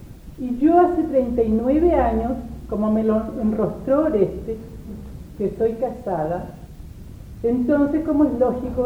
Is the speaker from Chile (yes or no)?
yes; Constitución, Maule, Chile; born there; Soy provinciana. Nací en Constitución.